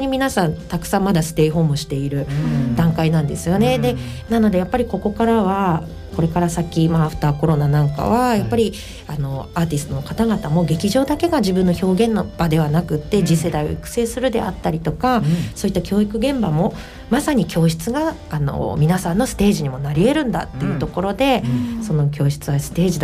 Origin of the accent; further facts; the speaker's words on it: Saga, Japan; やはり私自身が佐賀で育ってるので